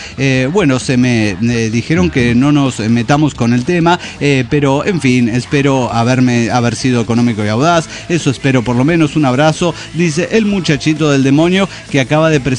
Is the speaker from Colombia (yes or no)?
yes; Medellín, Antioquia, Colombia; de Medellín, Colombia.